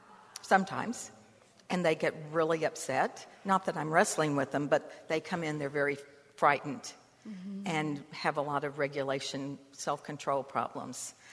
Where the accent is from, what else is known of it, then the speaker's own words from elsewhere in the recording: Dallas, Texas, United States; I'm from Dallas.